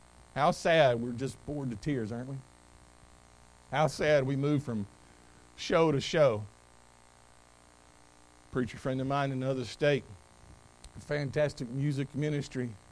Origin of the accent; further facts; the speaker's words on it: North Carolina, United States; I didn't grow up Alabama or anywhere like that. I grew up in North Carolina where we played football as a way to get in exercise and shape for basketball.